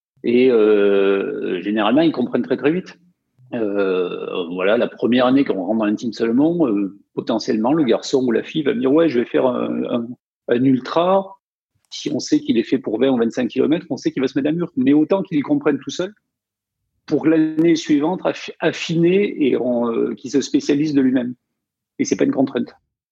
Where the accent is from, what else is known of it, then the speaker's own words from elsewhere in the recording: Provence-Alpes-Côte d'Azur, France; J'ai 53 ans, je viens des Hautes-Alpes.